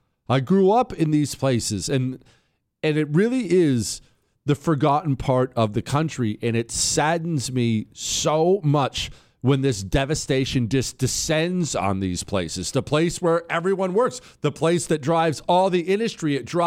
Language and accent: English; Ohio, United States; born there; I was born in Ohio and my family's all from Ohio.